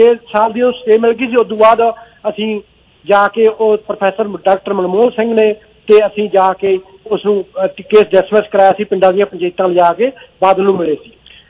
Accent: Punjab, India; ਮੇਰਾ ਵੀ ਪਿੰਡ ਖੋਟਿਆਂ ਦੇ ਕੋਲੇ ਹੀ ਆ, ਜੀ ਨਹੀਂ ਜਾਣਦੇ ਹੋਵੋਗੇ ਕਿਉਂਕਿ ਮੋਸਟਲੀ ਭਰੋਵਾਲ ਭਰੋਵਾਲੀ ਕਹਿੰਦੇ ਆ

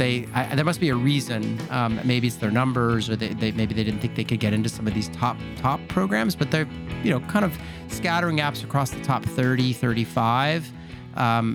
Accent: France; I'm American and Danish, grew up in France, and have always worked in global teams.

